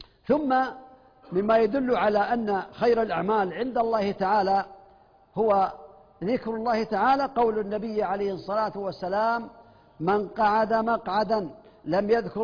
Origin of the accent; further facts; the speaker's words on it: Saudi Arabia; بلغني بأن هناك عندنا في المملكة العربية السعودية جمل في بعض المزارع لبعض الناس